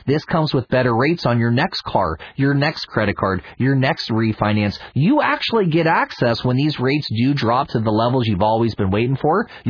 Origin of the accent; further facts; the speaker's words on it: West Virginia, United States; now in California, United States; I'm from West Virginia. My family was a little bit more, whatever you have in your pocket is what you spend. So they had to humble us. Now I live in California.